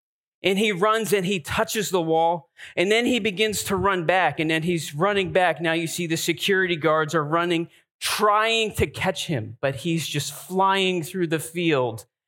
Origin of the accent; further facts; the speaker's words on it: New Hampshire, United States; And as I thought about this, I thought about growing up in New Hampshire and having the opportunity to go to baseball games at Fenway Park.